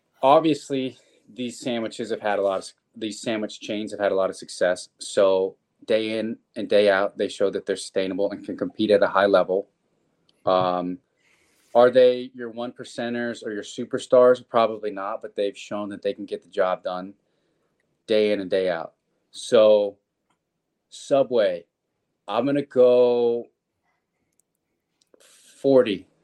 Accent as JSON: {"language": "English", "region": "the South", "country": "United States", "said": "I'm sorry. I'm from the South. I know my family's from the Northeast, but I don't think we have that."}